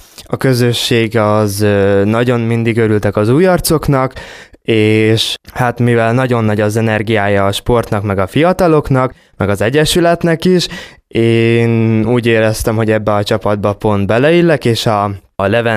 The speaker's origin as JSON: {"language": "Hungarian", "town": "Kiskunhalas", "region": "Bács-Kiskun", "country": "Hungary", "tie": "born there", "said": "Hát ugye én Magyarországon születtem Kiskunvalason."}